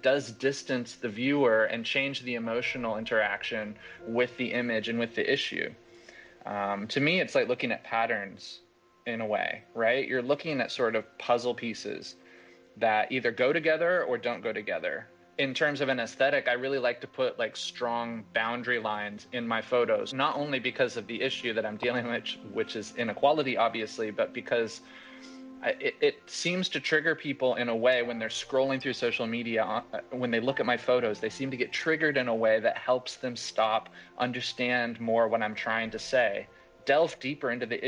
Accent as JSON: {"language": "English", "country": "United States", "moved": "as an adult", "lives_now": "Cape Town, South Africa", "said": "I'm an American living in Cape Town. I moved there in 2012 to go to University of Cape Town"}